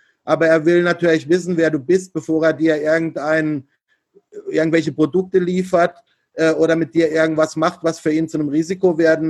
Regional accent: Germany; moved away; ich komme halt einfach aus Deutschland und nicht aus Asien.

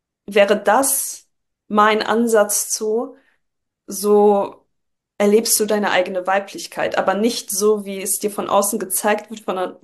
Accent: Düsseldorf, North Rhine-Westphalia, Germany; ich bin Düsseldorferin, ich habe so mein Herz auf der, also als Rheinländerin so mein Herz auf der Zunge

